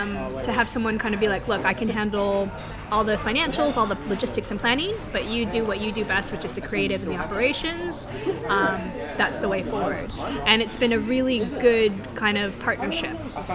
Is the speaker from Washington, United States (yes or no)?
no; Virginia, United States; moved away as an adult; now in London, United Kingdom; You know, I've born and raised in Virginia, and I've never felt home in the way that I felt home here.